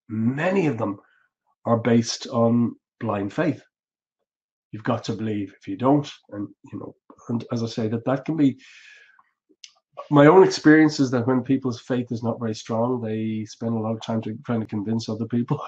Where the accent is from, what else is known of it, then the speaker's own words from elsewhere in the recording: Ireland; He's from the US, I'm from Ireland.